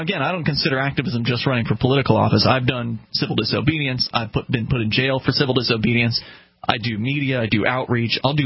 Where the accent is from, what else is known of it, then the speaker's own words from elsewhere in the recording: Florida, United States; And I'm from Florida.